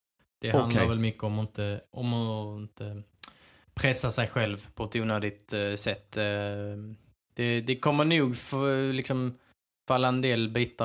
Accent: Skåne, Sweden; Jag är ju skåning.

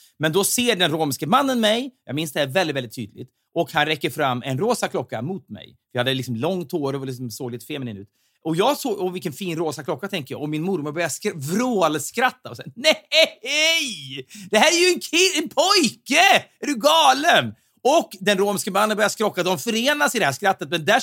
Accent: Ljungaverk, Västernorrland County, Sweden; när jag växte upp i Ljungaverk.

